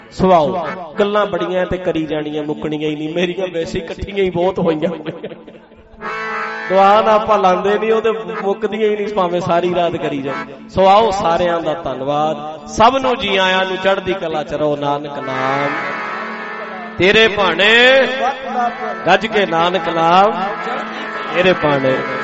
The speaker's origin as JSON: {"language": "Punjabi", "region": "Punjab", "country": "India", "said": "ਅਸੀਂ ਪੰਜਾਬੀ ਹਾਂ, ਮੁੱਖ ਤੇ ਦਾੜਾ ਸਿਰ ਤੇ ਦਸਤਾਰ ਹੈ, ਅਸੀਂ ਗੁਰੂ ਦੇ ਸਿੱਖ ਵੀ"}